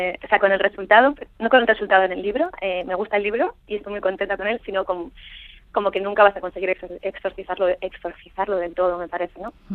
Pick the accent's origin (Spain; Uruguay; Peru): Spain; Basauri, Basque Country; also born or lived in Paris; now in New York, United States; Yo realmente me fui a París, yo me fui hace 10 años ya de Basauri. Y en Nueva York hace 5 años que estoy